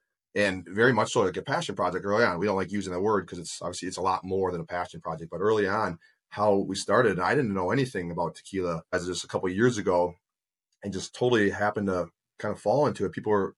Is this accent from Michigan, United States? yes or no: no; Wisconsin, United States; We're from Wisconsin, so it's me and two friends. We've been friends since second grade, elementary school, and always grew up being friends.